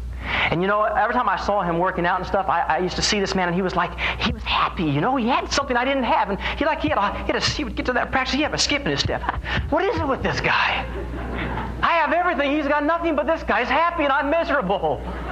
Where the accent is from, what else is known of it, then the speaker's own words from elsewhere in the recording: Los Angeles, California, United States; I was preparing for the 84 Olympic Games in my hometown, Los Angeles.